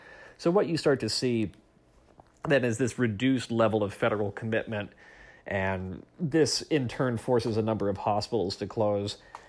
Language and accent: English; Oregon, United States; I'm thinking about my home state, Oregon.